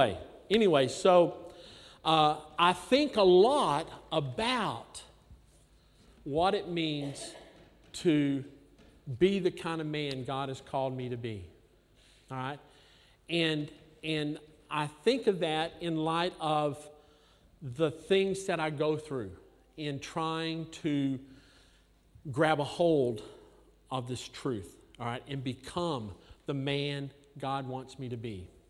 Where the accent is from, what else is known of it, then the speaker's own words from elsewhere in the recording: Texas, United States; born there; I was born in Texas. My mom and dad were from Tennessee.